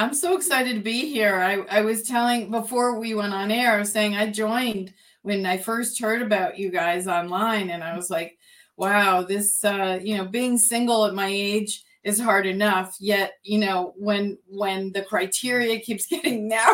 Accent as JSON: {"language": "English", "region": "New Jersey", "country": "United States", "tie": "born or raised there", "said": "I grew up in New Jersey and I've been working my way north. So, but I've lived all over New England and it's beautiful here."}